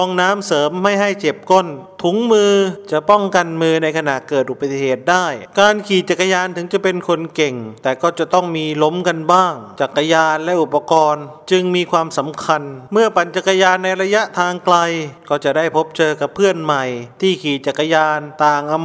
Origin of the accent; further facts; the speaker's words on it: Nong Ya Sai, Suphan Buri, Thailand; กลุ่มจักรยานเพื่อสุขภาพอำเภอหนองยาไซที่บ้านเกิดของผม